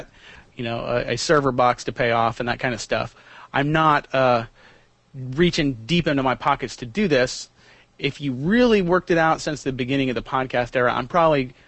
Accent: Nebraska, United States; also born or lived in Kansas; I actually grew up in Nebraska and Kansas.

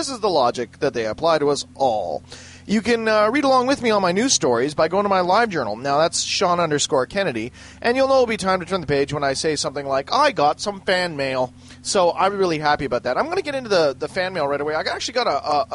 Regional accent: Canada; Me being Canadian, my rapid, you know, American geography is not what it could be.

